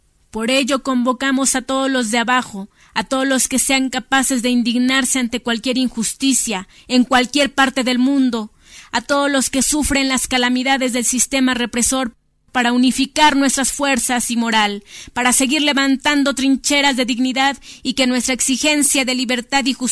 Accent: Atenco, State of Mexico, Mexico; A mi pueblo, Atenco

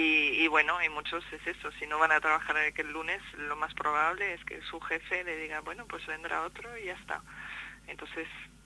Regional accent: France; Spanish is a second language; aunque a mí me llaman comunitaria porque soy francesa, pero en muchos aspectos pues vivo la misma historia, ¿no?, de venir a vivir en otro país

